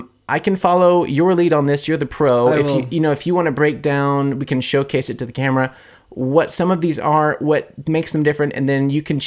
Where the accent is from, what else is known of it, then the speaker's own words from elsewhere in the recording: United States; now in Munich, Germany; Me as an American in Munich and you as a German in LA, which is so funny.